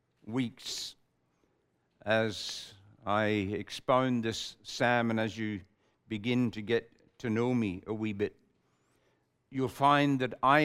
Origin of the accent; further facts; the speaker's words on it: Ireland; And we're Irish. And you know, someone once said that God made Ireland to give the world a song. I was brought up in a home where there was always music and we were always, always singing.